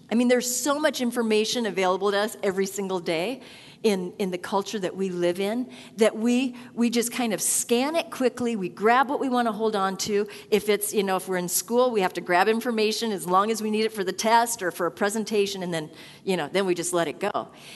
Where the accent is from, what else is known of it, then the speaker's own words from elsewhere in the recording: South Dakota, United States; moved away as an adult; I grew up in South Dakota, so made the trek west.